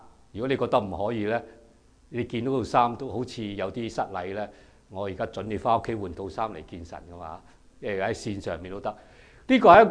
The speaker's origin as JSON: {"language": "Cantonese", "region": "Shanghai", "country": "China", "tie": "born there", "said": "我在上海出世咧，我哋屋企有祖屋嘅"}